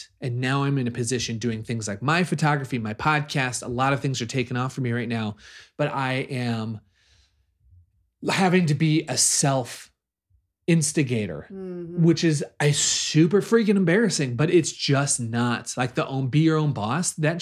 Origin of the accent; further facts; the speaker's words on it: Midwest, United States; Like, I feel like growing up in the Midwest, if a place had it, you'd be like, I dare you to use the bidet.